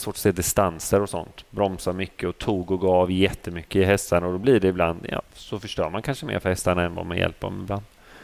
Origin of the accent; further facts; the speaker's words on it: Motala, Östergötland, Sweden; Jag kommer från Motala Vadstena från början.